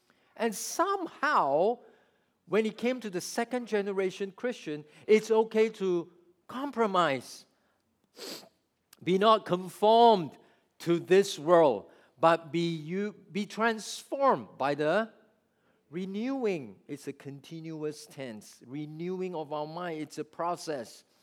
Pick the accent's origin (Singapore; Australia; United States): Singapore; I was away from Singapore for almost 20 years, and when I went back to settle my wife and my daughter back in Singapore so my daughter can go to school, I went back to our home church.